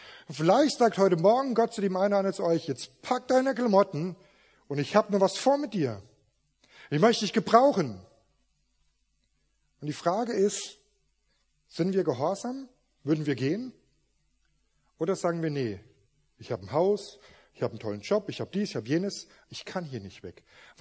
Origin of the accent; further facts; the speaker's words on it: Saarland, Germany; Ich komme aus dem Saarland, die reden eh wieder anders.